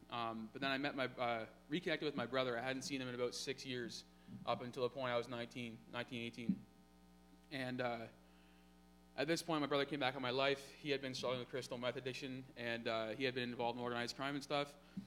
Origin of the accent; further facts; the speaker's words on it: Lucan, Ontario, Canada; I started working at a bar in my hometown in Lucan, and which is about 15 minutes north of London, Ontario.